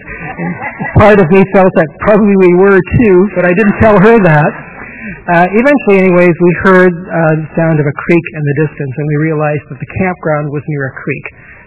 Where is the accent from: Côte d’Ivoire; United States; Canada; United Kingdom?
Canada; Winnipeg, Manitoba; I'm also from Winnipeg, and really hadn't been to Toronto until the week of Silver Birch.